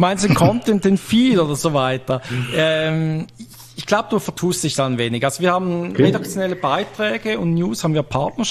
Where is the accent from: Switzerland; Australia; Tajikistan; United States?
Switzerland; accent: Swiss German; vielleicht schlägt einfach mein persönlicher Dialekt ein wenig zu fest, Schweizerisch, durch